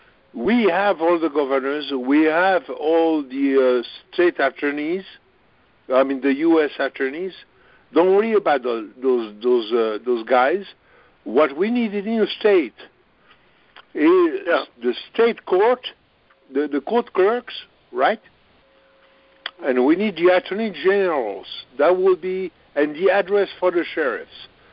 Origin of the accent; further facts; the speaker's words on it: France; accent: French; English is a second language; I hope my French accent is not disturbing anybody.